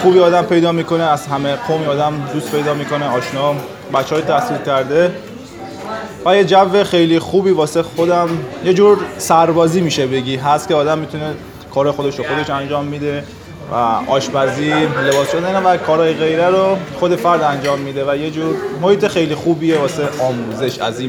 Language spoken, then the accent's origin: Persian; Yazd, Iran; دانشجوی فیزیولوژی ارشد دانشگاه گیلان، اهل یزد هستم خودم.